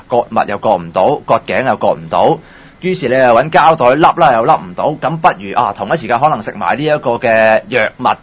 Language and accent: Cantonese; Hong Kong; 即對於我們香港人來講呢，有什麼的看法呢